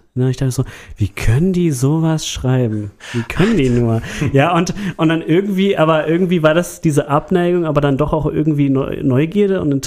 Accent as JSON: {"language": "German", "town": "Frankfurt", "region": "Hesse", "country": "Germany", "tie": "born or raised there", "said": "ist ja meine Heimat, Frankfurt. Mhm. Ich wollte gerne wieder zurückkommen nach 2 Jahren Köln."}